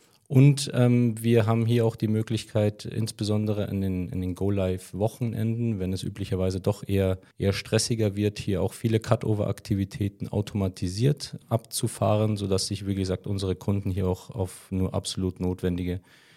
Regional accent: Munich, Bavaria, Germany; Ich komme aus München, bin dort geboren und aufgewachsen, zur Schule gegangen

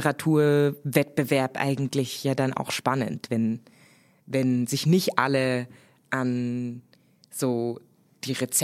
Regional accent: Germany; now in Switzerland; weil ich komme ja eigentlich aus Deutschland und dann in die Schweiz zu kommen

